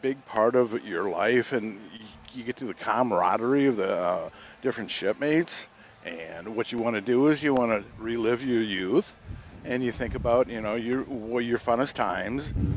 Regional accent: Stoughton, Wisconsin, United States; from Stoughton, Wisconsin.

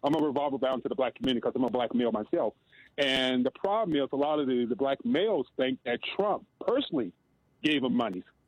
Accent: Alabama, United States; now in Albuquerque, United States; I grew up in Alabama.

